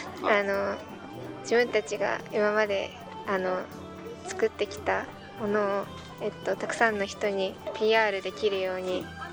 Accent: Sera, Hiroshima, Japan; 私たちの地元の世羅町

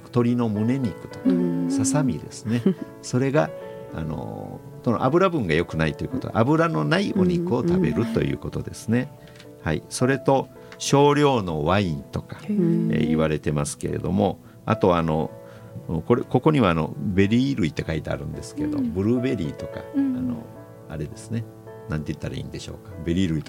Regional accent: Itoman, Okinawa, Japan; でそのミュージックビデオに出てくる風景というのが、僕が子供の頃に見た原風景で

